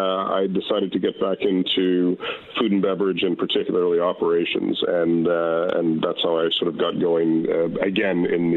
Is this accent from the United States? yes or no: no; Canada; now in UAE; I'm Canadian by background. I've been in the UAE for over 22 years.